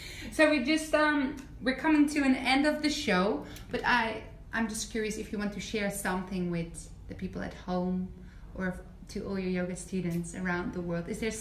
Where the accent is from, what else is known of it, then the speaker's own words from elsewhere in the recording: Netherlands; That's a very nice end, because I'm from Holland.